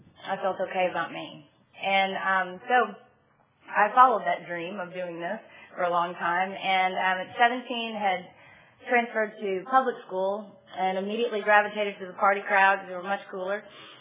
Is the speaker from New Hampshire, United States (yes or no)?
no; San Antonio, Texas, United States; I'm from San Antonio.